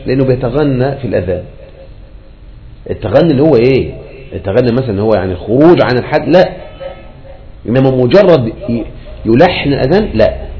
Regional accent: Egypt; تلقى واحد عندنا في مصر الآن

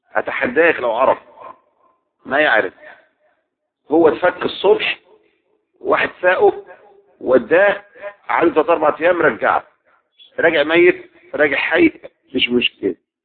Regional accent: Egypt; احنا النهاردة مصريين.

